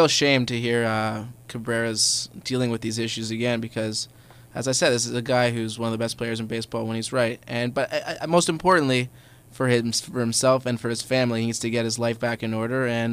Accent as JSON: {"language": "English", "town": "Thornhill", "region": "Ontario", "country": "Canada", "tie": "born or raised there", "said": "I was growing up in Thornhill"}